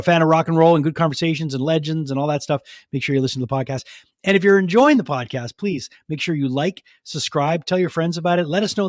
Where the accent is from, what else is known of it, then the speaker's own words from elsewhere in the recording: Montreal, Quebec, Canada; Growing up in Montreal and listening to radio and rock radio, this record was so important.